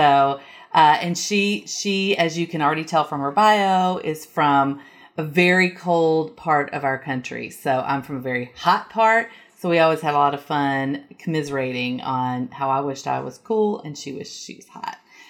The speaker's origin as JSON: {"language": "English", "town": "Nashville", "region": "Tennessee", "country": "United States", "tie": "born or raised there", "said": "their conference is going to be this year in my hometown, Nashville, Tennessee. So if you want to learn more about COSIN, you can show up here in Nashville"}